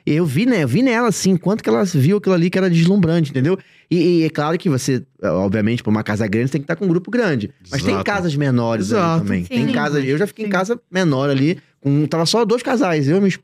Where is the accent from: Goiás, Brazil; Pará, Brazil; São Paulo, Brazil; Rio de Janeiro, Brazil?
São Paulo, Brazil; Sou de São Paulo, vou ter medo de chuvinha, né?